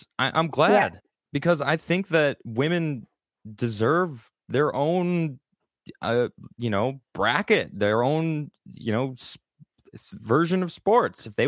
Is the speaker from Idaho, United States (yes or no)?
no; Chicago, Illinois, United States; I grew up in Chicago, of course, the Bulls, you know.